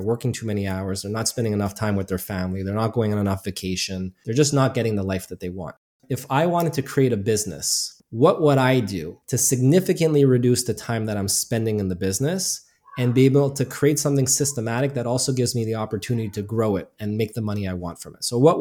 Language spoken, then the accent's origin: English; Montreal, Quebec, Canada; born and raised in Montreal, Canada. I'm a CPA here.